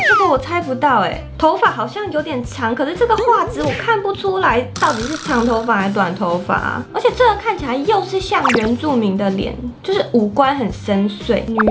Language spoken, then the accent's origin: Chinese; Belgium; 所以我小时候是在比利时长大的，我以前还会法语，然后现在忘光了